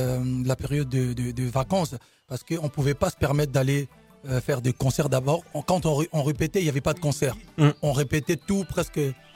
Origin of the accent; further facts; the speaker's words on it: Bandal, Kinshasa, DR Congo; Moi, je suis des Bandal.